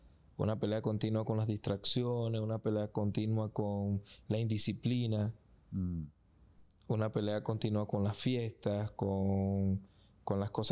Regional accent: Petare, Miranda, Venezuela; Soy un boxeador venezolano de Petare y un trotamundo.

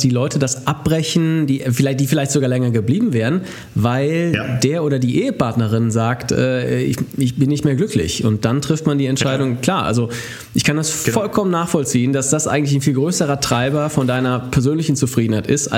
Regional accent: Germany; Ach was, bei uns in Deutschland sagt man Pi mal Daumen.

